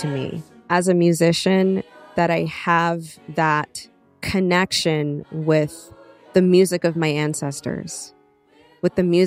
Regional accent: Canada; I am a Jamaican Canadian. I grew up in the church, so I grew up around this music all the time.

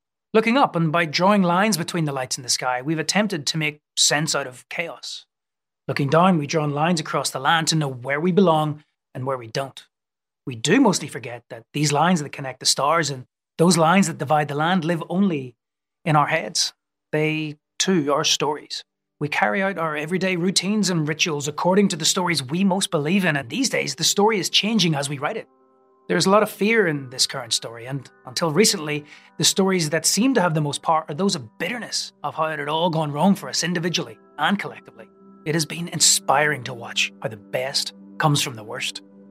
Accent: Northern Ireland, United Kingdom; where I was growing up in Northern Ireland

